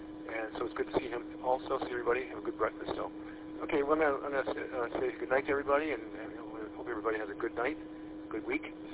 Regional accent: Michigan, United States; He said, I grew up in the Thumb near Sebring, which is, you know, in my neck of the woods where I grew up.

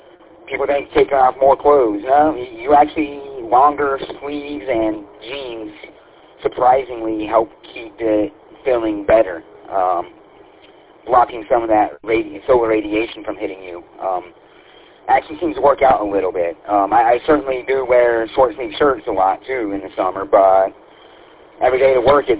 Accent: Joplin, Missouri, United States; moved away as an adult; now in Michigan, United States; I am originally from Joplin, Missouri, born and raised in that area, spent 9 years in the Army and mostly in the southern states, so moved to Michigan to be near family

